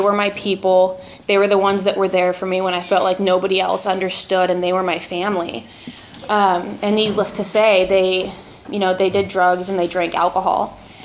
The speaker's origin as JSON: {"language": "English", "region": "California", "country": "United States", "tie": "born or raised there", "said": "I grew up in Orange County. That's where I just moved from."}